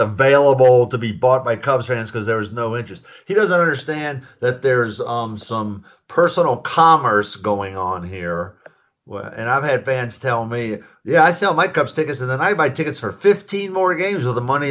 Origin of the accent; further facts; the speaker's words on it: the South, United States; as a phrase I grew up with in the South. I don't know if they used it up here